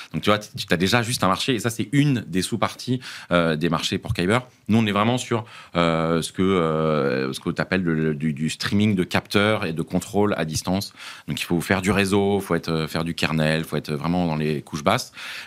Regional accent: France; J'ai pas besoin d'aller dire que je suis français.

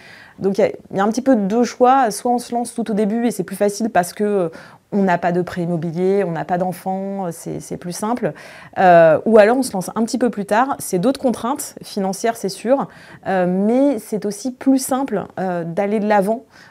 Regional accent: Reims, Grand Est, France; J'ai donc 39 ans, j'ai trois enfants et d'où je viens? Je viens de province, donc je viens de Reims, qui est dans l'Est.

